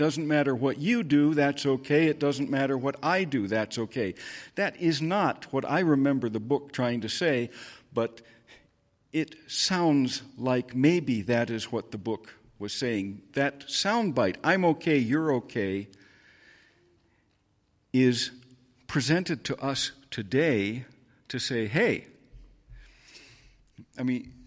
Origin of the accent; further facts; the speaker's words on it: United States; some of you can hear that I was raised in the United States from my accent.